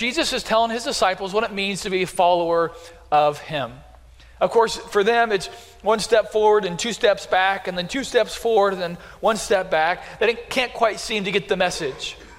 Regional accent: Beatrice, Nebraska, United States; I grew up in Beatrice, not too far away from here. And so I am a Nebraskan, so I got my Nebraska socks on

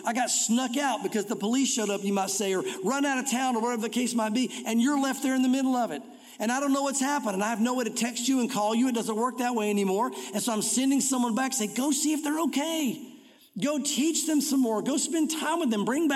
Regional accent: United States; I just left. I'm an American.

